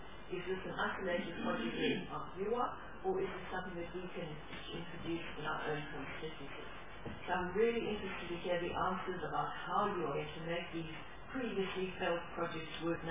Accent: Eastern Cape, South Africa; I come from the Eastern Cape

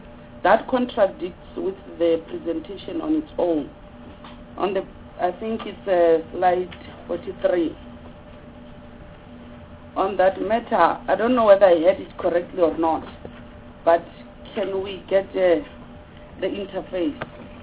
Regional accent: Musina, Limpopo, South Africa; I'm from Limpopo and Vembe district in particular. Musina is where I'm from.

